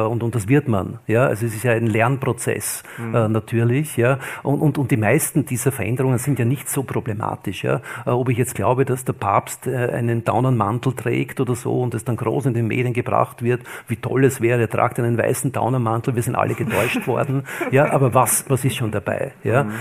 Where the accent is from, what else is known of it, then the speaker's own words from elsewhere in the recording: Austria; Das ist wiederum, ich bin in Österreich aufgewachsen, da hat man gewissermaßen noch geglaubt